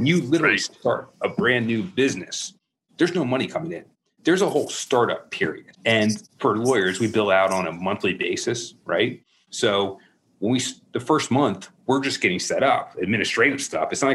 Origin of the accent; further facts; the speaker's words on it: Maryland, United States; I'm originally from Maryland, born and raised there.